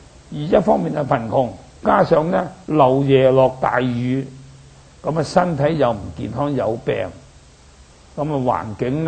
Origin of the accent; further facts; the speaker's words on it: Dongguan, Guangdong, China; 我哋鄉下就好多魚塘嘅，咁我本身我係東莞人，咁東莞就好多魚塘嘅，條條村都有魚塘嘅。